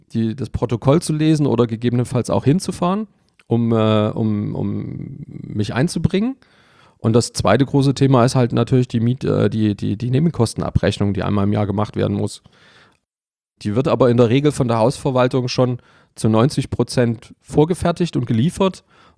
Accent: Leipzig, Saxony, Germany; born there; also born or lived in Munich; ich bin gebürtiger Leipziger, ich habe mal 5 Jahre in München gelebt. Und das waren die Jahre 2000 bis 2004

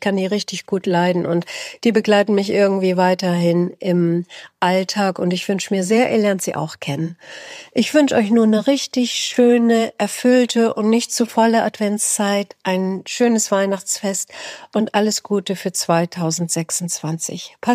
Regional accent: Hamburg, Germany; Und als Hamburgerin

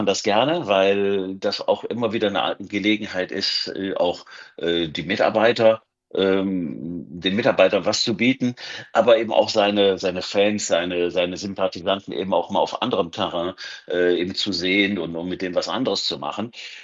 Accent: Düsseldorf, North Rhine-Westphalia, Germany; ich bin in Gerresheim aufgewachsen. Gerresheim liegt unmittelbar neben Grafenberg

